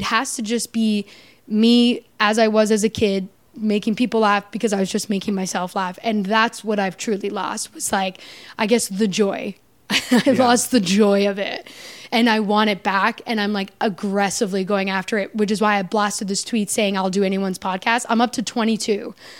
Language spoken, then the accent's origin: English; Canada; In Canada, I'm still recognized as Canadian.